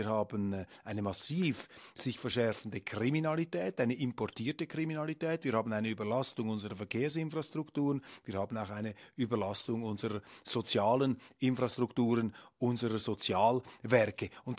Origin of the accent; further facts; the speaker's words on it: Switzerland; Und am Schluss, als Schweizer, fragt man sich ja, was ist denn mit dem Bürgerlichen los?